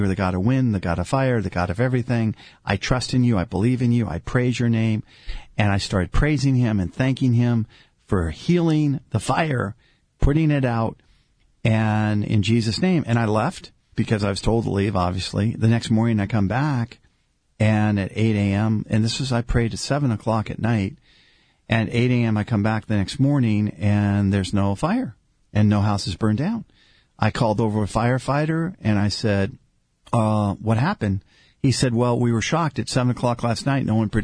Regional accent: Glendale, California, United States; We grew up in Glendale, Marianne

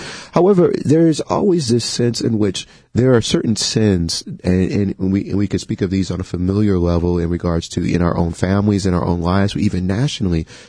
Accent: the South, United States; You know, I grew up in the South and I've heard stories of my great great grandfather fought in the Civil War on the Confederate side.

